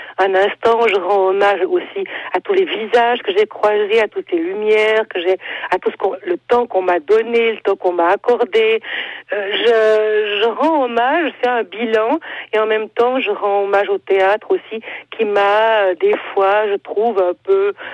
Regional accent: La Roche, Fribourg, Switzerland; Puis c'est affreux parce que Bulle, c'est à côté de chez moi. Je suis originaire de La Roche.

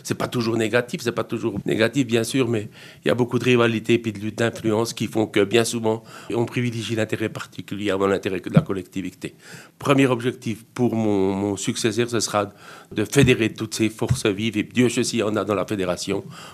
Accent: Jura, Switzerland; mon prédécesseur était jurassien, moi je suis jurassien.

